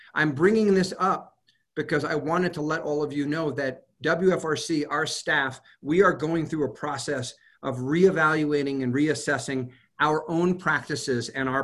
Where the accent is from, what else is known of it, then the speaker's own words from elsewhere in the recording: New York City, New York, United States; I grew up in New York City. I worked in Chicago.